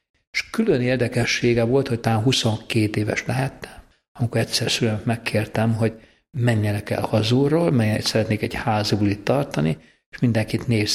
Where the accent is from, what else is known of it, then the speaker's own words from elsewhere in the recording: Budapest, Hungary; mivel Rózsdombról jöttem, azért sok minden lehetőséget megkaptam az életben